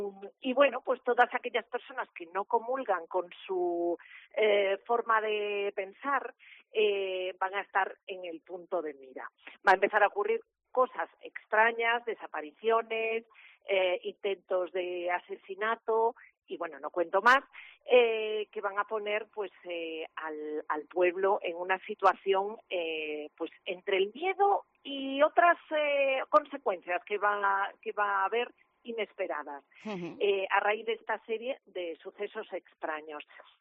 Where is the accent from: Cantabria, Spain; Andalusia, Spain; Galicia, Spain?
Galicia, Spain; also born or lived in Madrid / Ponferrada; me vine a vivir a Galicia, porque yo soy un poco también una, aunque soy gallega de pura cepa y de todas las generaciones, pero viví mucho, donde más viví fue en Madrid, en Ponferrada, o sea, he vivido en muchos sitios en España